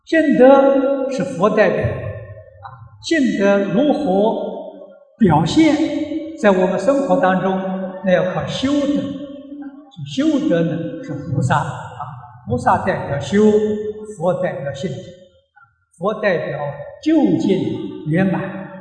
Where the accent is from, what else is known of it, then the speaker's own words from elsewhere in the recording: China; 我们中国人讲中庸之道